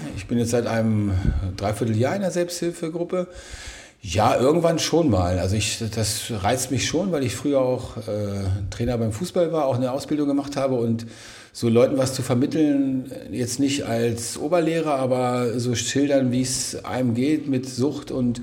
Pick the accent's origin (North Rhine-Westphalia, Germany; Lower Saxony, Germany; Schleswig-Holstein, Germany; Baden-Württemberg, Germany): Lower Saxony, Germany; Bad Gandersheim; Ich komme aus Bad Gandersheim, bin 52 Jahre alt, verheiratet, 2 Kinder.